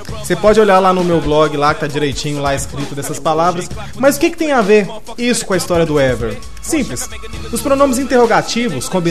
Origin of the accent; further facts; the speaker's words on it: Minas Gerais, Brazil; Como sou mineiro, fiz aquele pãozinho de queijo